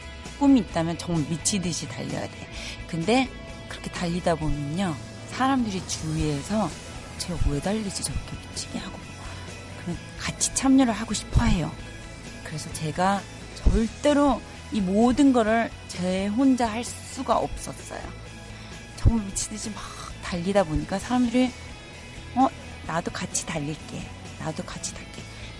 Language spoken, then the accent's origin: Korean; South Korea; now in United States; 내가 한국인으로서 이 미국에 올 수 있는 자체는